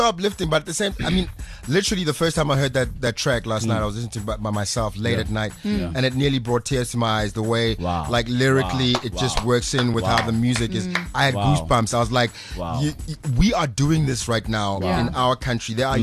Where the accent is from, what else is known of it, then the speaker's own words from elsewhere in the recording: Tsakane, Gauteng, South Africa; All from Tsakane.